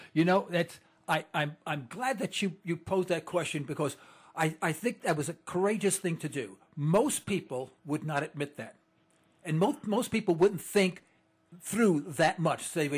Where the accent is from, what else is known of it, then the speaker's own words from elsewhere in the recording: East Harlem, New York, United States; Okay, well, I'm from East Harlem, New York.